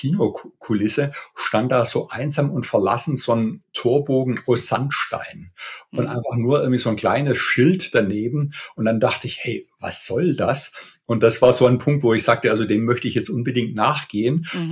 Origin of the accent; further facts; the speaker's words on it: Freudenstadt, Baden-Württemberg, Germany; also born or lived in Hamburg; ich bin in Freudenstadt im Nordschwarzwald aufgewachsen, habe bis zum Abitur eben dort gelebt. Mhm. Und ich habe dann ja als Journalist über 20 Jahre in Hamburg gelebt und gearbeitet.